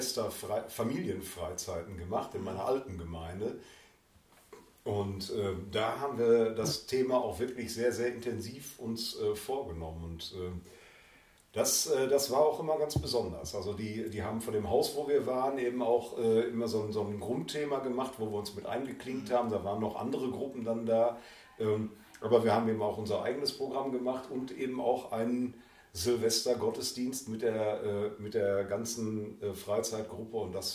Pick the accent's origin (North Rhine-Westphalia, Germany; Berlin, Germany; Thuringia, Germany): North Rhine-Westphalia, Germany; Ja, ich komme aus dem Ruhrgebiet